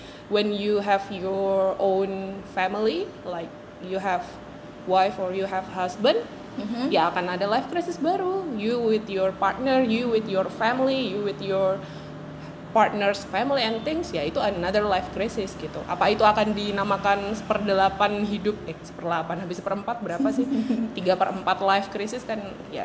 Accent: Magetan, East Java, Indonesia; also born or lived in Surabaya; Ya, saya asli Magetan tapi dulu sempat di Surabaya

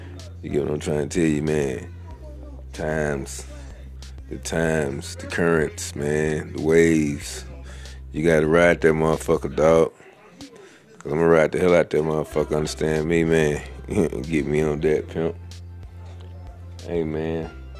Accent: Ben Hill, Georgia, United States; now in Clayton County, United States; I'm from Ben Hill. I stay in Clayco right now. I'm from Ben Hill. I was born in Ben Hill, Southwest Hospital.

